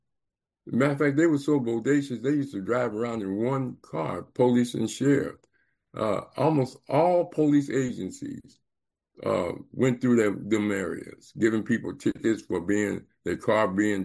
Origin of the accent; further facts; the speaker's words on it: Los Angeles, California, United States; That's why people say I'm from Los Angeles, South Central L.A. or South, but it's all L.A.